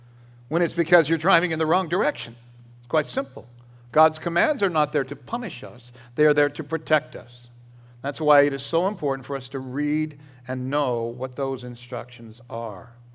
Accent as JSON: {"language": "English", "region": "California", "country": "United States", "tie": "born or raised there", "said": "I grew up in Southern California. It was very dry, especially in the summertime."}